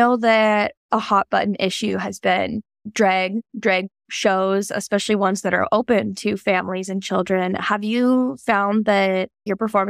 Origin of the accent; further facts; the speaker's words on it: Spokane, Washington, United States; we talked earlier in the office this week about how we're both from Spokane, and I feel like that is such a vibe there too.